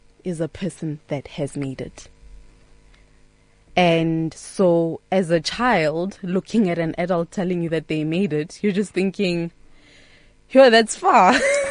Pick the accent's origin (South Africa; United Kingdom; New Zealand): South Africa; Northern Cape; Well, I come from a village in the Northern Cape.